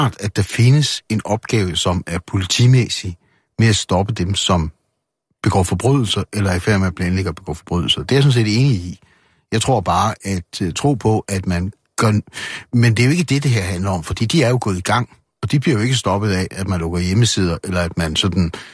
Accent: Aalborg, North Denmark Region, Denmark; nu er jeg fra Aalborg, så derfor kan jeg så fremhæve Aalborg

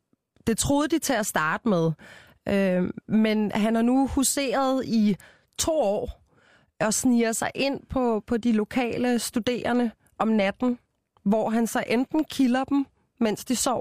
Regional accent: Copenhagen, Capital Region of Denmark, Denmark; jeg er fra København, Simon. Mm. Jeg er jo slet ikke vokset op som et rigtigt mandfolk, jo.

